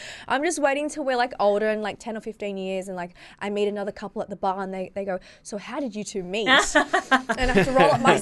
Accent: Australia; I feel like as an Australian, jumping out of a helicopter in Australia is like way less dramatic as jumping out of a helicopter in Africa.

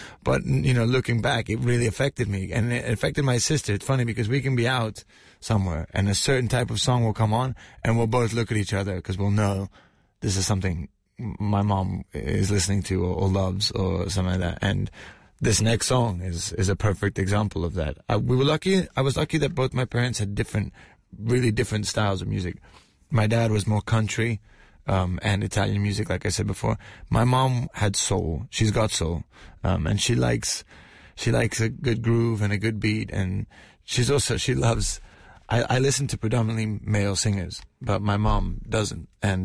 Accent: London, United Kingdom; I was born in London. I was living in Fulham. And I used to go to school about a 20-minute drive from where I lived.

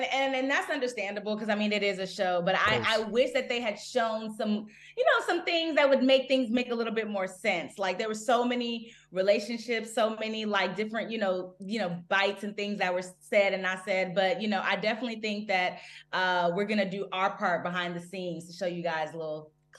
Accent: Nigeria; I'm Nigerian, so I mean, that's how I communicate with all of my family is through

